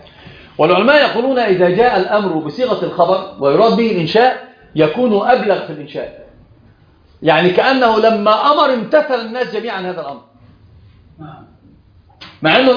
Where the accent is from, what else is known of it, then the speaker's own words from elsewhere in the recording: Egypt; عندنا في مصر الحمد لله زوجوه وخلف منها عنتر بنت عنتر